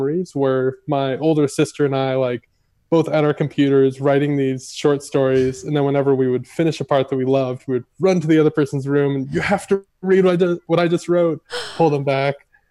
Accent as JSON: {"language": "English", "region": "Florida", "country": "United States", "tie": "born or raised there", "also_born_or_lived": "Tacoma, Washington / Massachusetts", "lives_now": "Austin, United States", "said": "And so when my dad retired from the military, we moved to Florida. So I more or less grew up there, spent I spent like 12 years in Florida before moving to Austin."}